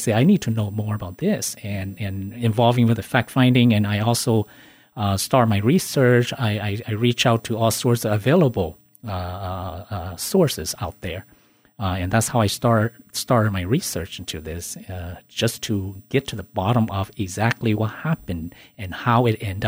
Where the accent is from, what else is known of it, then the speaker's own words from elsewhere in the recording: United States; And those were my friends that I grew up with. It was very, very difficult growing up in the United States.